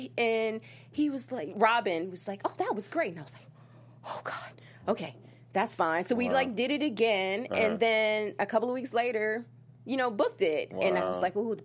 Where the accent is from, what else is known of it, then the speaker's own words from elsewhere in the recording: Southern United States, United States; I'm from the South. We hug everybody.